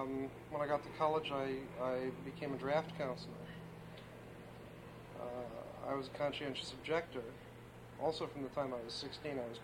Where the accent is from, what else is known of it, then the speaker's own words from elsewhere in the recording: Brighton, New York, United States; I grew up in the Brighton school systems, which Brighton is a suburb of Rochester.